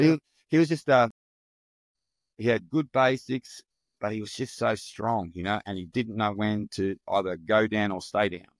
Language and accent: English; Melbourne, Victoria, Australia; Yeah, I'm from Melbourne originally. When I was in high school, I lived in a place called Croydon. So I was in the southeastern suburbs of Melbourne